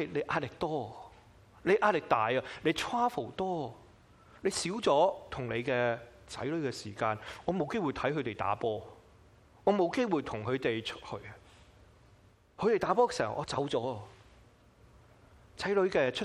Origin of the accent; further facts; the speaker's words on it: China; 好像我中国人最怕是什么？死无葬身之地嘛。